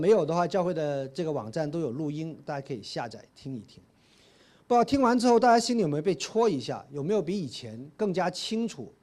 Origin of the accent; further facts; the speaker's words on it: Guangzhou, Guangdong, China; also born or lived in Shantou; 我是祖籍是广东台山，我是在汕头出生，在广州长大